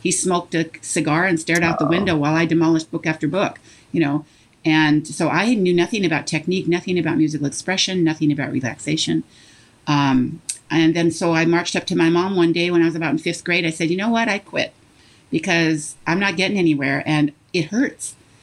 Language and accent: English; Seattle, Washington, United States; a good pianist, the best in the whole Seattle area, because I grew up in Seattle.